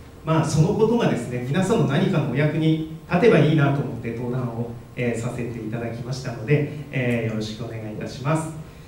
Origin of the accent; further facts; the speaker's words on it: Hirosaki, Aomori, Japan; で、出身は青森県の弘前市です。で、15年になりますかね、 U ターンして15年になります。